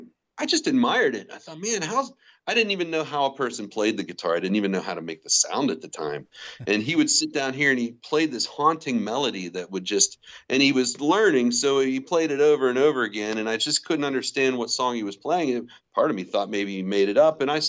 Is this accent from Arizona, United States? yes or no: yes; Scottsdale, Arizona, United States; I'm from Scottsdale, so.